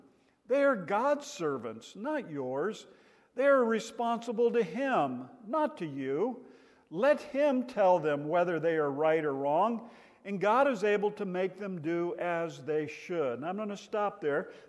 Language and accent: English; California, United States; Now you got to remember that we came from Southern California.